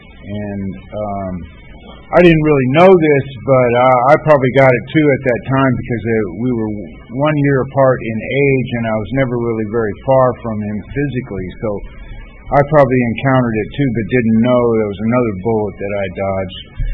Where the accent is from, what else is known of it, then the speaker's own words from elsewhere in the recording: Los Angeles, California, United States; born there; I was born in Southern California in Los Angeles in the middle of the century.